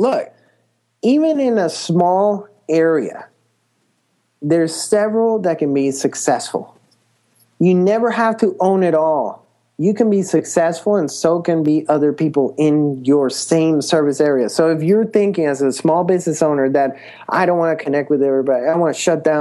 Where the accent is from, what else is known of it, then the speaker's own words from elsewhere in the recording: Colombia; English is a second language; now in United States; I originally come from Colombia. So if you can hear my accent, that's where that comes from. And we had to move to the States. My mom and I left as refugees.